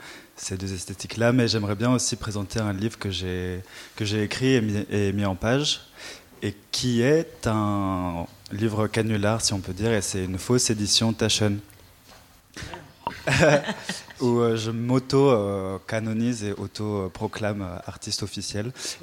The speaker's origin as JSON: {"language": "French", "town": "Brussels", "region": "Brussels-Capital Region", "country": "Belgium", "said": "je suis bruxellois"}